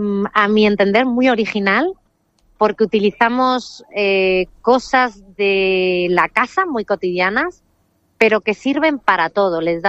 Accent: Albacete, Castilla-La Mancha, Spain; Pues la compañía es de Madrid, aunque yo soy de Albacete

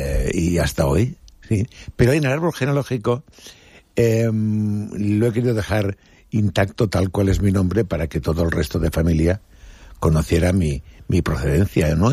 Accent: Cúllar Baza, Andalusia, Spain; De la provincia de Granada. De una pedanía de Cúllar Baza

